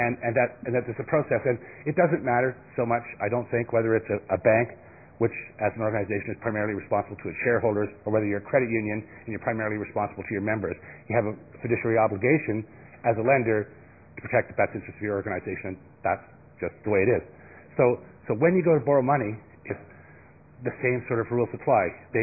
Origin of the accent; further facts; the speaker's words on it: Nova Scotia, Canada; I'm from Subnode 3 and from Nova Scotia.